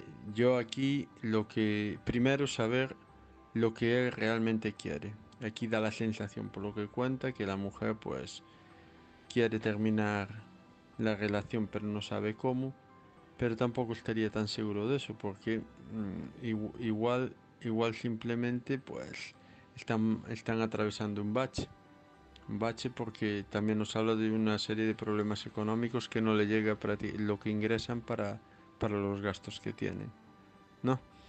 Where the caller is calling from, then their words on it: Santiago de Compostela, Galicia, Spain; de Santiago de Compostela